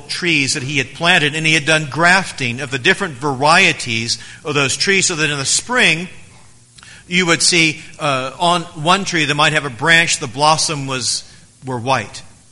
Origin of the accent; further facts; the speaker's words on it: Oklahoma City, Oklahoma, United States; There was a house in the neighborhood I grew up in Oklahoma City that this was going on.